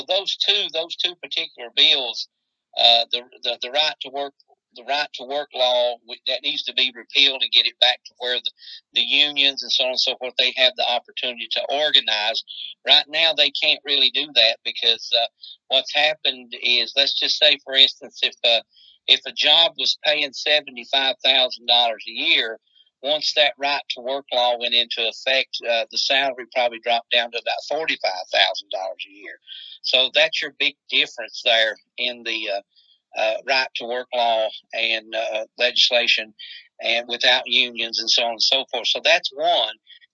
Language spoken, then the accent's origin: English; Kentucky, United States; I'm a Democrat, and I was born and raised here in Perry County, lifelong resident.